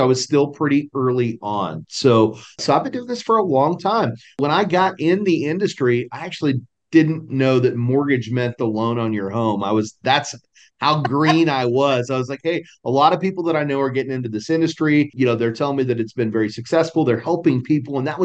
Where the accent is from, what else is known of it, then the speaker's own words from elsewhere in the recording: Salina, Kansas, United States; moved away as an adult; now in Salina, Texas, United States; So I don't know if you caught, I said I live in Salina, Texas, but I'm from Salina, Kansas originally. They're spelled a little different.